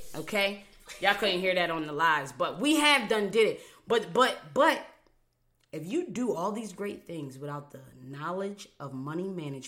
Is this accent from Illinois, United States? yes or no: no; Buffalo, New York, United States; Those friends that I mentioned earlier from New York, I'm from Buffalo, New York.